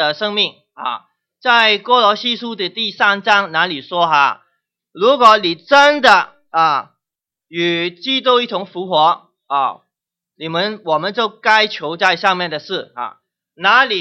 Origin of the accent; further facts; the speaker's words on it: Guangdong, China; accent: Cantonese-accented Mandarin; Chinese is a second language; 我是从广东部那边来的，所以我的国语都是广东国语